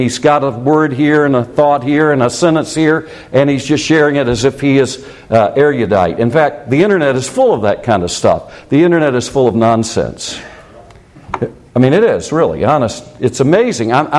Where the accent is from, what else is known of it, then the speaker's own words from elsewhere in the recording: South Carolina, United States; And I was raised in South Carolina.